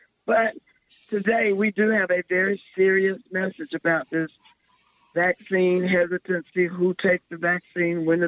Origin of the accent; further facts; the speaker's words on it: South Carolina, United States; also born or lived in Athens, Georgia; I am from South Carolina. I did spend a long time in Athens, Georgia